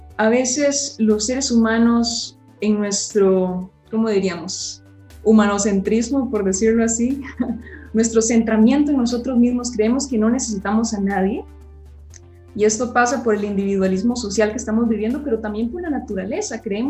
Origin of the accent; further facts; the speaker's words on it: Palmares, Alajuela, Costa Rica; soy de Costa Rica, de Palmares